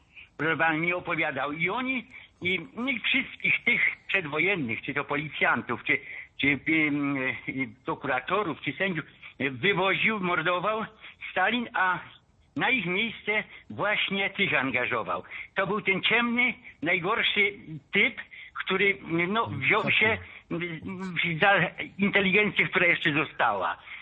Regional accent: Greater Poland Voivodeship, Poland; bo jestem z Poznańskiego

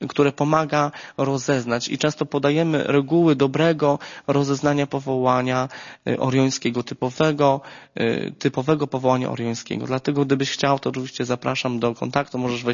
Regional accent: Malbork, Pomeranian Voivodeship, Poland; ja pochodzę z Malborka, więc to niedaleko jest właściwie

